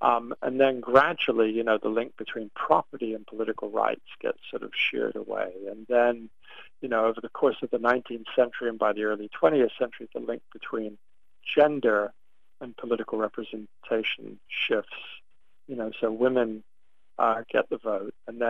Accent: England, United Kingdom; I mean, I'm English.

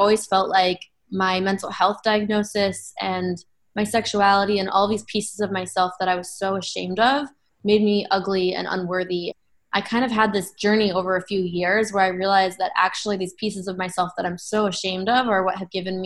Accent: Utah, United States; I figured it would be a first for my home state in Utah

